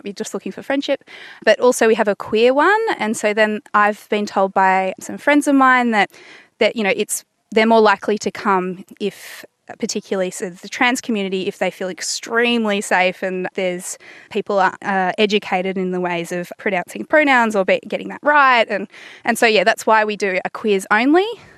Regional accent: Australia; There is this disconnection in our community that I've witnessed, growing up in Australia, between, you know, where our food comes from and just the seasons in nature

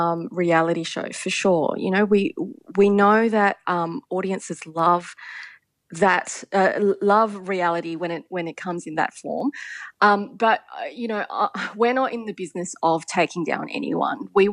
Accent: Australia; and I really care as an Australian, that we are telling stories that are ours on our terms, that are for us.

